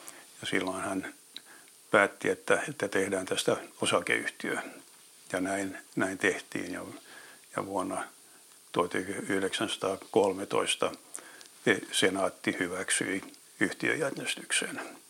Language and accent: Finnish; Helsinki, Uusimaa, Finland; Olen kasvanut Helsingissä ja käynyt koulun Helsingissä ja opiskellut kauppatieteitä Hankenissa ja elänyt ensimmäisen osan elämästäni Helsingissä.